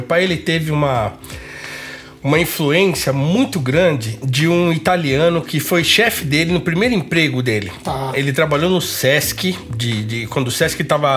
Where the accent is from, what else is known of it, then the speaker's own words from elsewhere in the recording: Guarulhos, São Paulo, Brazil; Eu nasci em Guarulhos, então morei em Guarulhos até os 9 anos de idade.